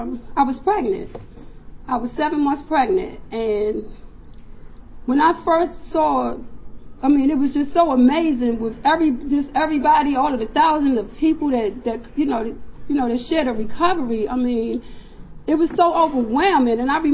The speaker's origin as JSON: {"language": "English", "town": "Washington", "region": "District of Columbia", "country": "United States", "tie": "born or raised there", "said": "You know, I was born and raised in Southwest D.C., in a project in Southwest."}